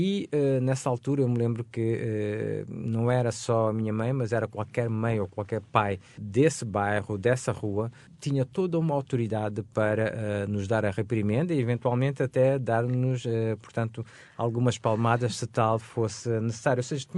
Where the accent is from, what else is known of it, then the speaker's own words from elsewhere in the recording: Bissau, Guinea-Bissau; Sim, eu sou da Guiné-Bissau, eu nasci em Bissau, eu passei uma boa parte da minha infância em Bissau.